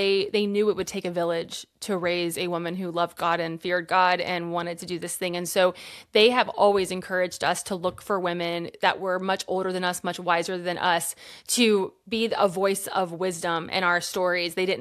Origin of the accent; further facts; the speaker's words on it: Kentucky, United States; I have a pastor here in my hometown of Kentucky.